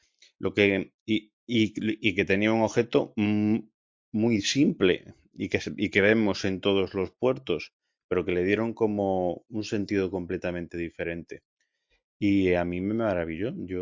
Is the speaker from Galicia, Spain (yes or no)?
yes; Ferrol, Galicia, Spain; me centré en la logia masónica de mi pueblo, de Ferrol